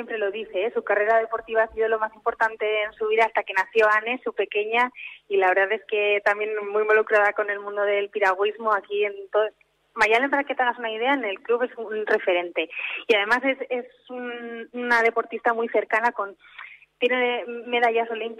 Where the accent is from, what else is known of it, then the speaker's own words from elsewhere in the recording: Lasarte-Oria, Basque Country, Spain; yo soy de Lasarte